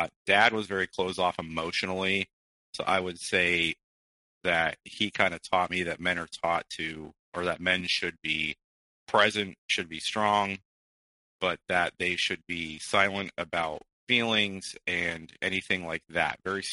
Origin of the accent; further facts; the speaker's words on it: Midwest, United States; born there; I was born in the Midwest. My family travels quite a bit because of my father's occupation, and so we had actually moved outside of the country for a couple of years.